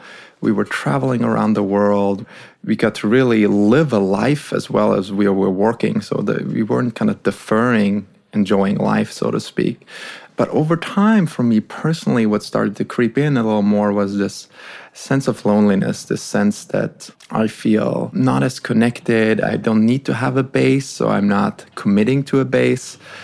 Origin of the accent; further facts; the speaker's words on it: Austria; My partner, Joel, he was from England, and we had a third co-founder. He was also from England. I was from Austria.